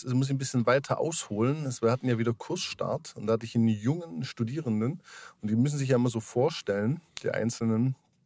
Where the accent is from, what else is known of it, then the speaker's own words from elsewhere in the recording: Bavaria, Germany; das war für mich dann irgendwo so als Deutscher aus Süddeutschland, also aus dem bayerischen Süden